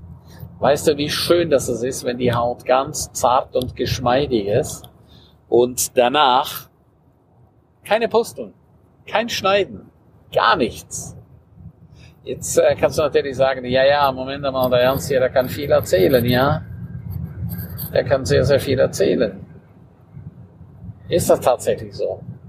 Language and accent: German; Graubünden, Switzerland; first language Romansh; German is a second language; Rätoromanisch ist meine Muttersprache. Es wird nur im Kanton Graubünden gesprochen und da nur in einigen Tälern.